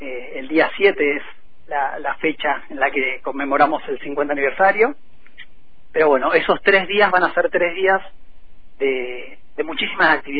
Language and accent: Spanish; La Plata, Buenos Aires Province, Argentina; yo soy platense, hace 5 años que vivo en Fisque